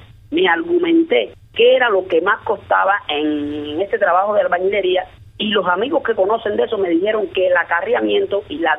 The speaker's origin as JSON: {"language": "Spanish", "region": "Guantánamo", "country": "Cuba", "tie": "born or raised there", "said": "deportado de mi provincia de Guantánamo porque soy natural de Guantánamo."}